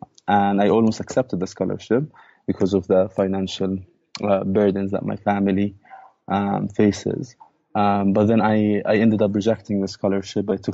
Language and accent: English; Al Arub, West Bank, Palestine; I grew up in Al Arub. I attended UNRWA primary schools, and then I went to the Palestinian Authority public schools for the high school. And I finished the Tawjihi